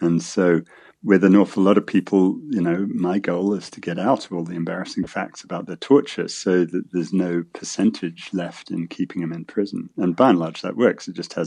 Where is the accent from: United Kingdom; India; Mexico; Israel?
United Kingdom; also born or lived in United States; While I am British, I'm also American